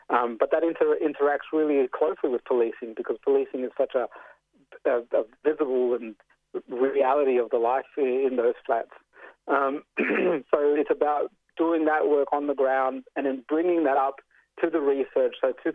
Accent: Chile; now in Australia; I was born in Chile. We came over as a migrant and grew up in the south in Fitzroy during the 80s and 90s.

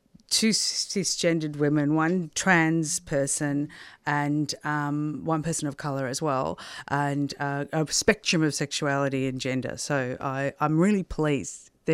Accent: Wagga Wagga, New South Wales, Australia; also born or lived in Melbourne; I used to tour plays around the classrooms in Wagga Wagga, where I was born in Wagga and we moved to Melbourne.

